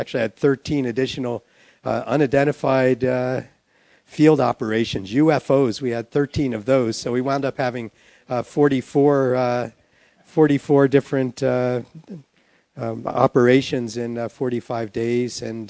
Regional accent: New Jersey, United States; I'm from New Jersey, so don't take the pronunciation from me.

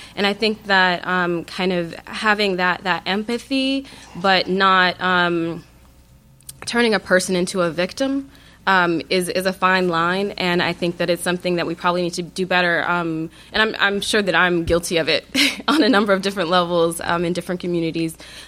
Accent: Flint, Michigan, United States; So I do not live in Flint. But anytime that I tell someone that I'm from Flint, I get, it's like this weird thing people do.

